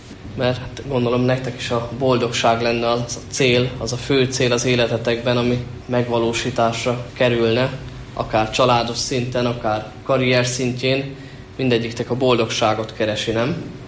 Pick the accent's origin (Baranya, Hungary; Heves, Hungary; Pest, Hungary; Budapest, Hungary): Heves, Hungary; Gyöngyöspata; Gyöngyöspataról származom. Általános iskolámat részben ott helyben, részben pedig itt Gyöngyösen az egyes iskolában végeztem. Majd pedig elkerültem Esztergomba